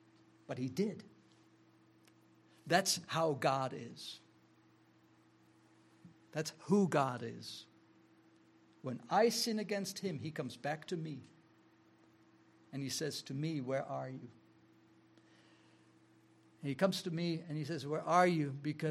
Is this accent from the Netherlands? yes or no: yes; Netherlands; I'm thankful that I was raised in the Netherlands.